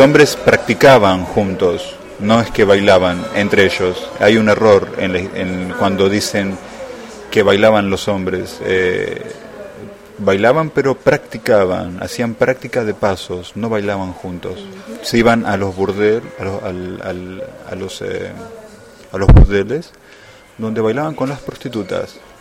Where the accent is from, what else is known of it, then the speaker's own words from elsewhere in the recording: Florencio Varela, Buenos Aires Province, Argentina; now in Greece; Soy de la ciudad de Florencio Varela, provincia de Buenos Aires.